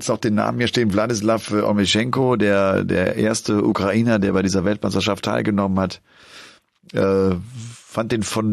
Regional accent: Bergisch Gladbach, North Rhine-Westphalia, Germany; Es gibt in meiner Heimatstadt Bergisch Gladbach eine Organisation, die sich um Kinder kümmert

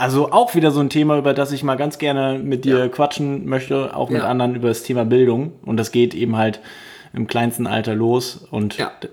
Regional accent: Vechta, Lower Saxony, Germany; Ich komme auch aus Vechta

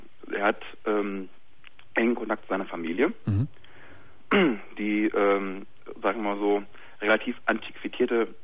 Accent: Münster, North Rhine-Westphalia, Germany; Also ich komme aus Münster.

